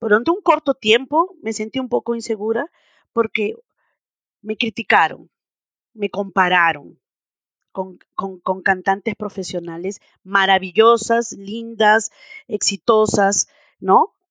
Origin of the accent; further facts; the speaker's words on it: Lima, Peru; moved away; cuando yo me vine de Lima para acá, yo usé un avión y que fue de Lima hasta la frontera con Chile